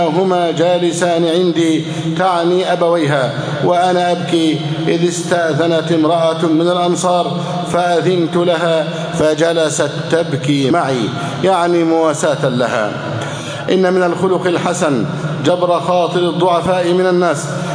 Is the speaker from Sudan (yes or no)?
no; Egypt; اللهم اجعل بلدنا مصر أمناً أماناً، سخاءً رخاءً